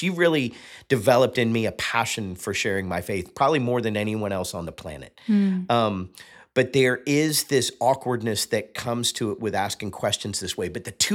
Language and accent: English; Fort Lauderdale, Florida, United States; I grew up in Fort Lauderdale, Florida, going to Coral Ridge Presbyterian Church.